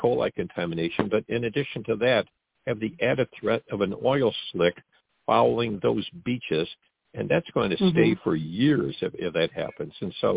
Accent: Michigan, United States; the precincts where I grew up in Southern Macomb County.

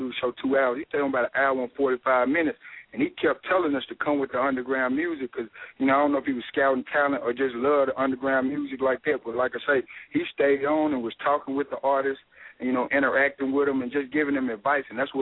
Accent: Little Rock, Arkansas, United States; because I'm from Little Rock and he from Birmingham

